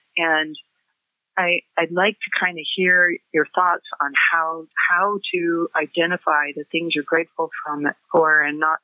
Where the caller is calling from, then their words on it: Idaho, United States; I'm calling from Idaho.